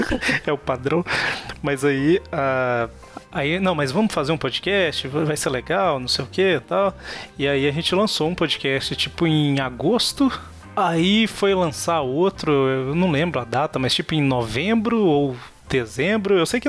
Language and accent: Portuguese; Minas Gerais, Brazil; pra quem não sabe, eu sou de Minas Gerais e quase todo mundo do grupo era de São Paulo, né?